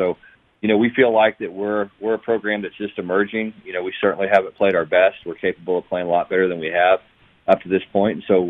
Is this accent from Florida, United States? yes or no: no; Texas, United States; There's a lot of small towns in Texas, and I grew up out in West Texas.